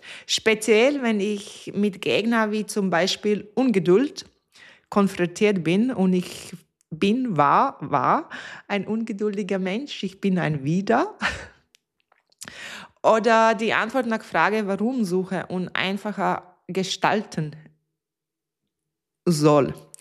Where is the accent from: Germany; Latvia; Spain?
Latvia; moved away as an adult; Das erinnert mich an meine Kindheit in Lettland, wo ich meine ersten 18 Lebensjahre verbracht habe. Ich bin am Land aufgewachsen